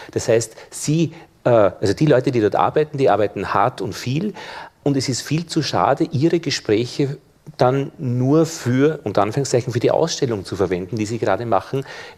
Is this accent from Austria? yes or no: yes; Vienna, Austria; ich komme aus Wien